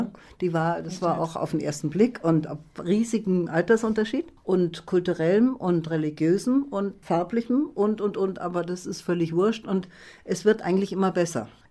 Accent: Germany; Und ich bin Deutsche und wir sind seit 16 Jahren zusammen.

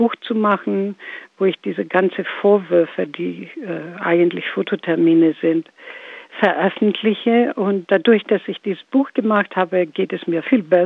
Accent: Greece; now in Hamburg, Germany; Ich bin Griechin und lebe seit 40 Jahren in Hamburg als Griechin

